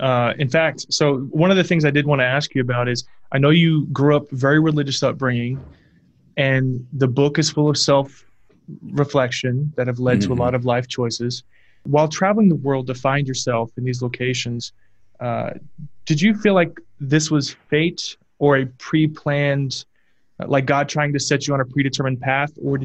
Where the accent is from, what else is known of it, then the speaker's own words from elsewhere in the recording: Houston, Texas, United States; and I'm from Texas, I'm born and raised in Houston